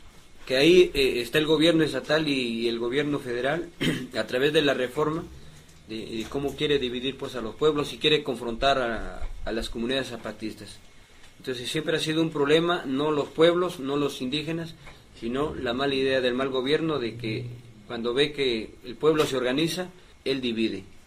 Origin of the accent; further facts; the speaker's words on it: Mexico; nosotros siendo indígenas, que hablamos el tzeltal, el tzotzil, el tojolabal, decirles que también somos mexicanos